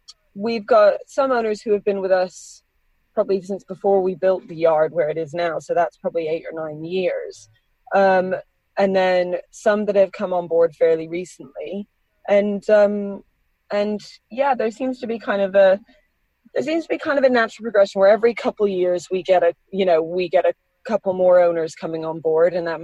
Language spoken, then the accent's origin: English; Rocky Mountains, United States; also born or lived in Brighton, United Kingdom; when I was three, my parents moved out to the States for work. And so me and my younger sister went with them and grew up in the States, very quintessential small town in the middle of the Rocky Mountains